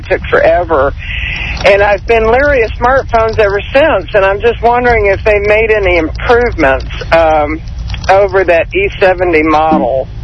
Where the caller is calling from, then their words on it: La Porte, Indiana, United States; Yeah, I'm calling from LaPorte.